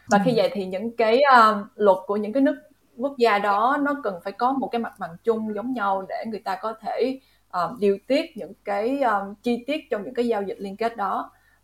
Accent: Da Lat, Lam Dong, Vietnam; moved away as an adult; also born or lived in Ho Chi Minh City; now in Singapore; Thì em sinh ra ở Đà Lạt, thì em học và cho tới từ lớp 1 cho tới lớp 12 là ở Đà Lạt. Sau đó em xuống Sài Gòn, em học đại học ngoại thương.

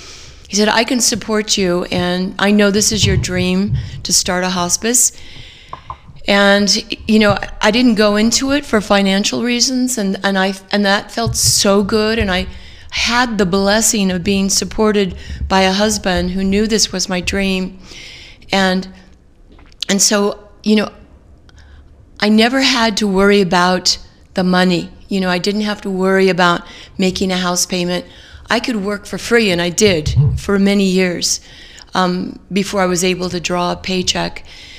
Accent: Studio City, California, United States; I grew up in the San Fernando Valley. Yes, right? I grew up in Studio City

